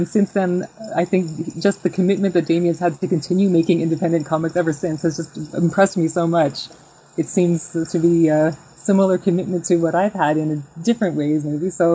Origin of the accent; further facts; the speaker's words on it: Calgary, Alberta, Canada; also born or lived in Toronto; And I was from Calgary, and I moved back to Calgary, and I kept writing these independent comics.